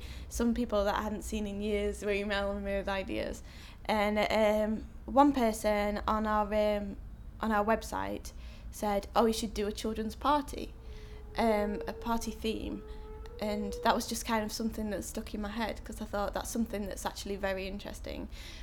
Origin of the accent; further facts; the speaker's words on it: Doncaster, Yorkshire and the Humber, United Kingdom; I'm 21 and I'm from Doncaster.